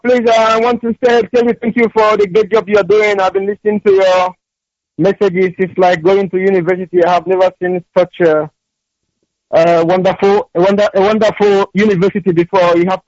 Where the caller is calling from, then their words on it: Oslo, Norway; I'm calling from Norway. … I'm the Oslo coordinator, Zinal Oslo coordinator.